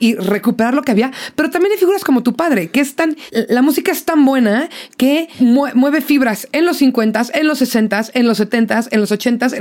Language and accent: Spanish; Mexico; soy mexicana